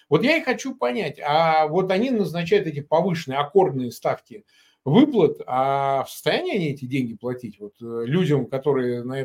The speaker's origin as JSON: {"language": "Russian", "town": "Samara", "region": "Samara Oblast", "country": "Russia", "tie": "born or raised there", "said": "я родом из Самары, бывшего Куйбышева"}